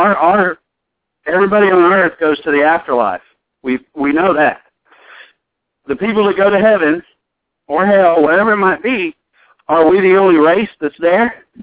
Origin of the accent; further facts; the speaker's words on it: Ohio, United States; we're originally from Ohio, so we would always go up, you know, different directions going up, different directions coming down